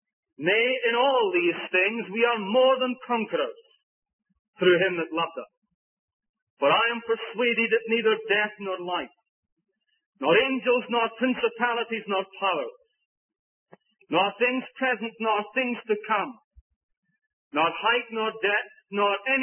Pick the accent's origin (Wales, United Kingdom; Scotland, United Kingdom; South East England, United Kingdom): Scotland, United Kingdom; not that I have created because I'm a Scotsman